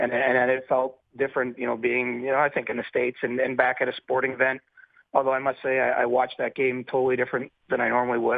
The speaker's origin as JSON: {"language": "English", "country": "Canada", "said": "as a Canadian, I don't often sing the Star Spangled Banner out loud at any point."}